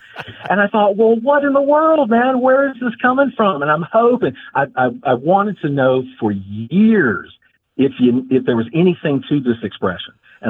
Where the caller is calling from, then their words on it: Florence, South Carolina, United States; I'm calling from Florence, South Carolina.